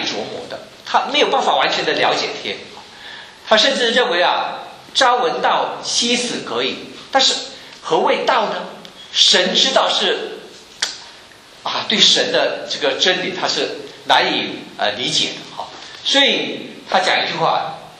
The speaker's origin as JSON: {"language": "Chinese", "country": "China", "said": "所以我们中国人不是没有伟大的伦理道德，但是为什么今天中国的社会一片混乱呢？"}